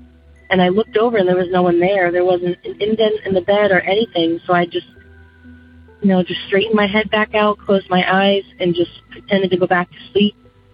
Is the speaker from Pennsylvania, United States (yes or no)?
no; Rhode Island, United States; I'm from originally from Rhode Island. Most of this took place in Rhode Island.